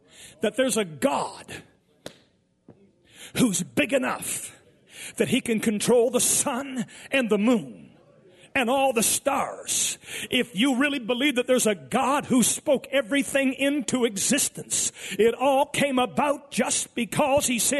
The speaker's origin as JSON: {"language": "English", "region": "Eastern Canada", "country": "Canada", "said": "since I hail from Eastern Canada, where that has the highest tides in the world, 60 feet high, twice a day"}